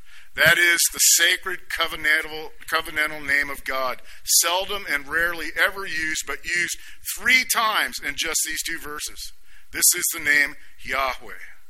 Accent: Florida, United States; And I grew up in South Florida near Miami Beach.

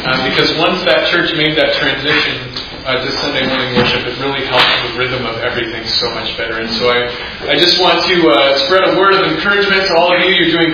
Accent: Sioux Center, Iowa, United States; now in Bloomington, United States; I'm originally from Northwest Iowa, Sioux Center.

